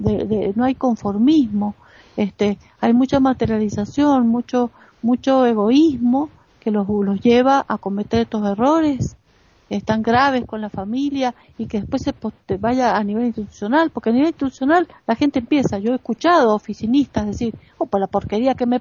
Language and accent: Spanish; Argentina; en mi país, Argentina, que hace 40 años que está la democracia